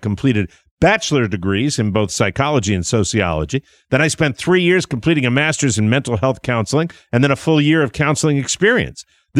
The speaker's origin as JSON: {"language": "English", "town": "Orlando", "region": "Florida", "country": "United States", "said": "And I am from Orlando, Florida."}